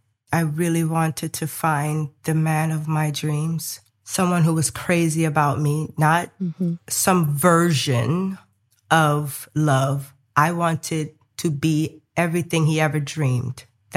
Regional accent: New Orleans, Louisiana, United States; I'm from New Orleans.

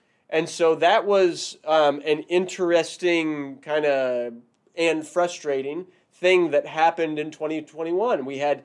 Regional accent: California, United States; I'm from the Ninth Circuit. I'm from California.

